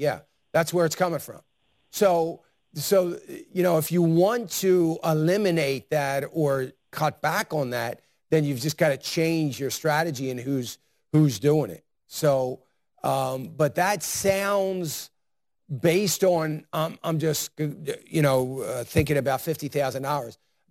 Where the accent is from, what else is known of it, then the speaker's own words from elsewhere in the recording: Philadelphia, Pennsylvania, United States; I'm from the East. I'm from the East. I'm from the Philadelphia area.